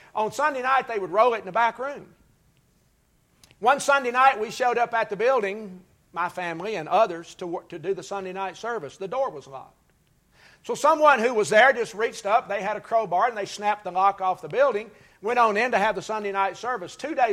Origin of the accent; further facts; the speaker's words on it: Kentucky, United States; when I was growing up in East Kentucky, there was a great divide among the churches of Christ.